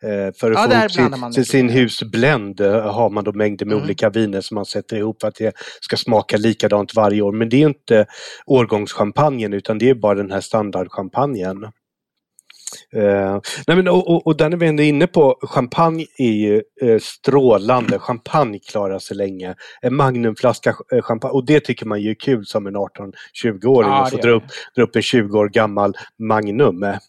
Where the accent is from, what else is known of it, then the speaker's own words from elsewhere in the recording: Västerbotten County, Sweden; moved away; Jag är utflugen västerbottning